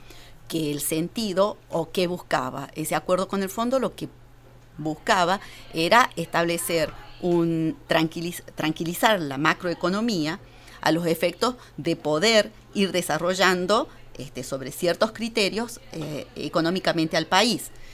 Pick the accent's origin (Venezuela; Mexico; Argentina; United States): Argentina; porque como argentinos y argentinas sabemos que la tenemos